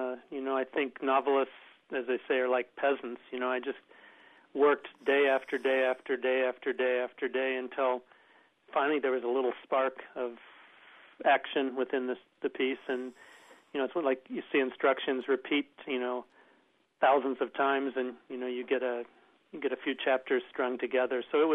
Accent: Urbana, Illinois, United States; Well, I grew up in Urbana

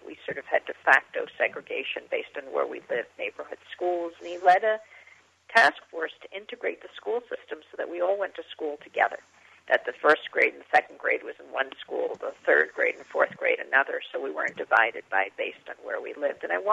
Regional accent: Long Island, New York, United States; We grew up in Long Island in New York.

